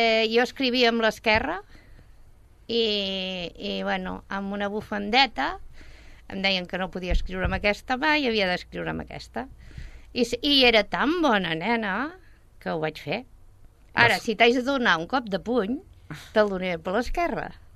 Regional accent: Sabadell, Catalonia, Spain; vaig néixer aquí a Sabadell. Soc filla de l'Eixample, de l'Avinguda Barberà.

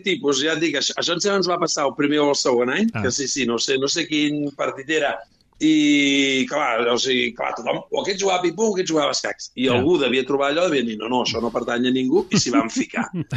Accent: Igualada, Catalonia, Spain; que jo me'l vaig emportar a Igualada, al meu poble.

